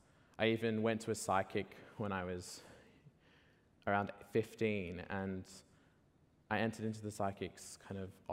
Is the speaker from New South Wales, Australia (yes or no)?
yes; Sydney, New South Wales, Australia; I grew up in Sydney, Australia